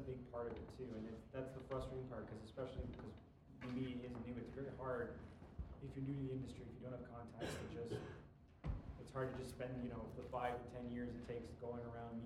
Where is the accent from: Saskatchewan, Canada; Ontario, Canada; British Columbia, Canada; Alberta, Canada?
Ontario, Canada; Toronto; I'm from Toronto